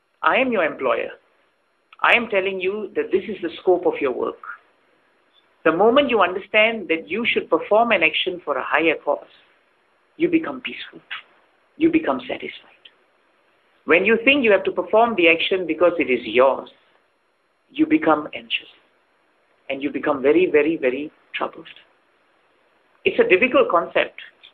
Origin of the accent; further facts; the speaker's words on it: Singapore; Because coming from Singapore, I've never been in an earthquake. I'm born and brought up in Singapore, never seen a disaster.